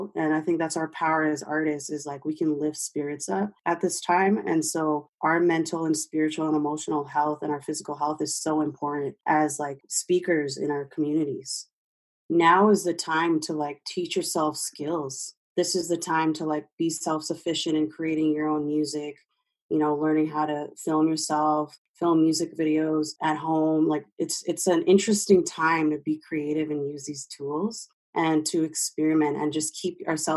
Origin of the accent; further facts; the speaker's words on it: Canada; which I paid a P2 visa for as a Canadian.